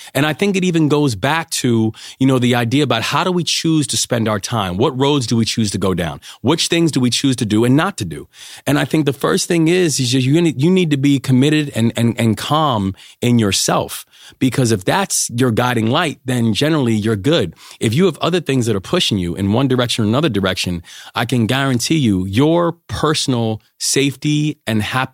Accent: United States; being an American in the UK at that time was just a fascinating experience.

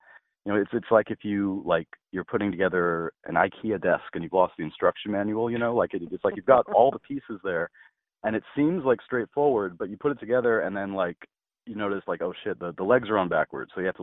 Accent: Arkansas, United States; also born or lived in Texas; now in Los Angeles, United States; childhood in Arkansas and Texas. And we moved to Southern California, and I kind of like consciously made LA my hometown.

